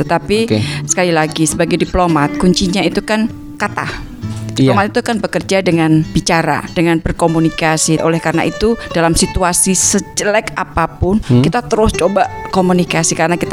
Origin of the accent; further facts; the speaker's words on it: Indonesia; saya dari Indonesia